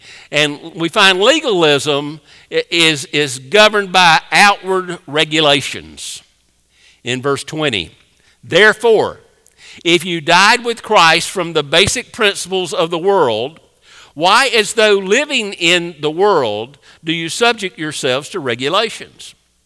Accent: the South, United States; I grew up in the South like many of you, and we have pine trees.

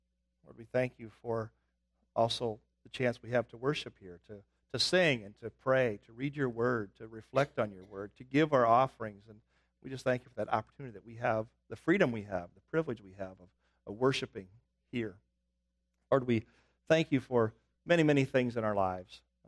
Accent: Sheldon, Iowa, United States; When I was growing up in Sheldon, Iowa

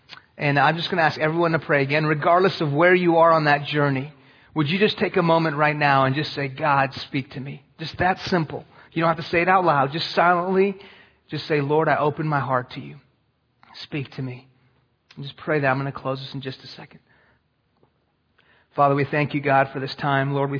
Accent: Houston, Texas, United States; If you can't tell, I'm from Houston, Texas by that name. It's a good Texan name, right? So I grew up in Texas, actually. My family is from Iran

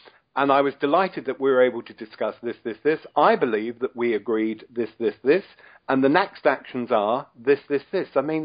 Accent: United Kingdom; I'm British, and I was being kind and polite.

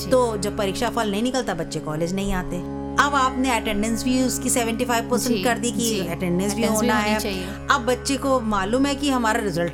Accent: Ayodhya, Uttar Pradesh, India; मैं अयोध्या से हूँ

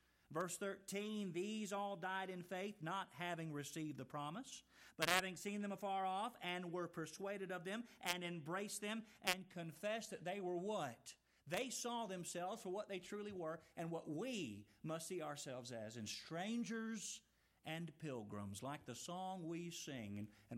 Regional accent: Texas, United States; also born or lived in Tennessee, United States; I was not born in Texas. I was born in Tennessee, but I got here as quick as I could. I was two when I moved here.

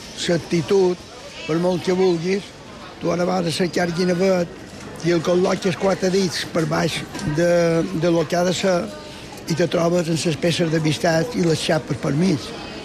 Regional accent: Palma, Balearic Islands, Spain; born there; estava a 50 metres de la nave dels xocs, de l'escorxador de Palma.

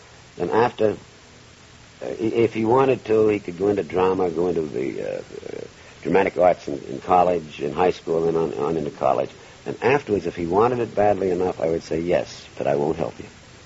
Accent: Long Island, New York, United States; I didn't know from the East Side. I was brought up in Long Island.

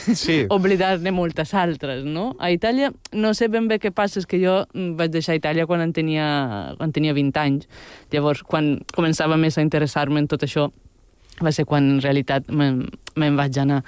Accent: Balearic Islands, Spain; jo al final som de Mallorca, que diríem, no?

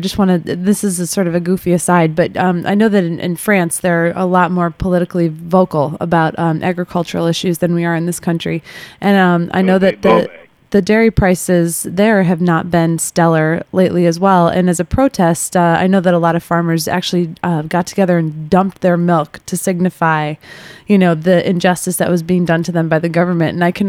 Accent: Chicago, Illinois, United States; I mean, I'm from Chicago, and I've been by the Board of Trade

